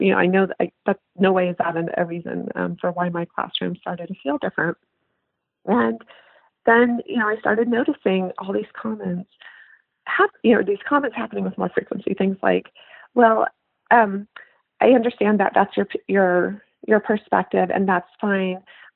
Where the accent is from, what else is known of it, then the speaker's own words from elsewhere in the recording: Nebraska, United States; growing up in Nebraska, I went to a, you know, a public high school